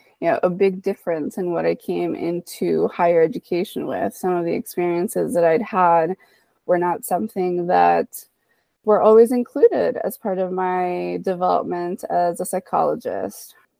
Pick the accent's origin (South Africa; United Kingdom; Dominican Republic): Dominican Republic; now in United States; growing up in the Dominican Republic, immigrating to the United States afterwards